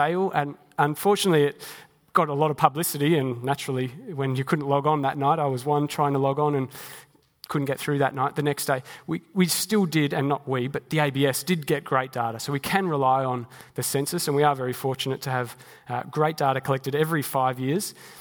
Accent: Sydney, New South Wales, Australia; I'm from Sydney

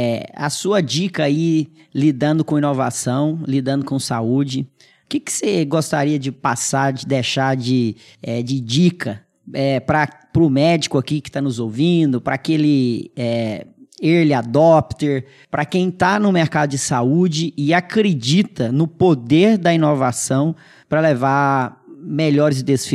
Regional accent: Piumhi, Minas Gerais, Brazil; born there; lá em Piuí, Minas Gerais, cidade que eu nasci

